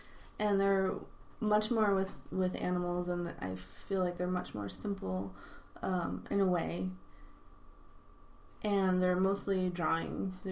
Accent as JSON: {"language": "English", "region": "New York", "country": "United States", "tie": "born or raised there", "also_born_or_lived": "Massachusetts", "said": "Yeah, I grew up in New York. I grew up upstate a little bit."}